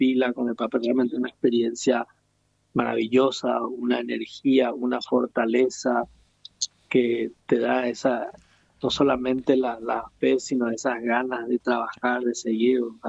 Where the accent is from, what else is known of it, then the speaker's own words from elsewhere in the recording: Paraguay; Un gran saludo al querido pueblo paraguayo, a mi pueblo, al querido y sufrido pueblo paraguayo